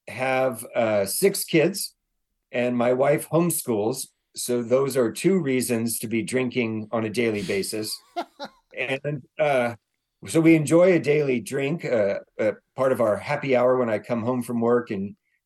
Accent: California, United States; now in Waco, United States; Yeah, I grew up in Southern California.

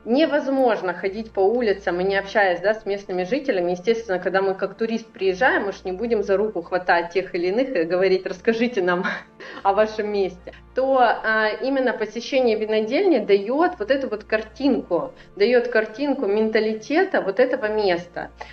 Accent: Russia; я изначально из России, из сферы ивентов

